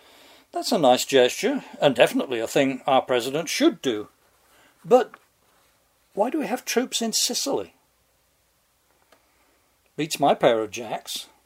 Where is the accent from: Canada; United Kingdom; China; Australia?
United Kingdom; moved away as an adult; now in United States; As a Brit by birth and upbringing, with an aggregate 35 years residence in the place